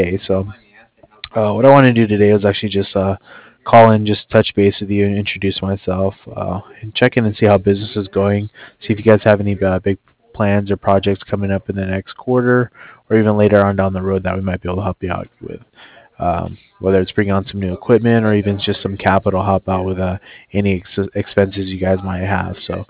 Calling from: Cardiff, Wales, United Kingdom; I'm calling over from Cardiff.

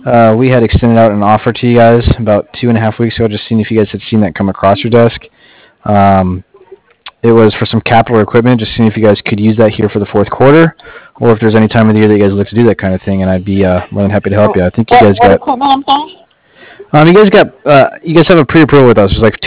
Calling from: Cardiff, Wales, United Kingdom; I'm calling from Cardiff.

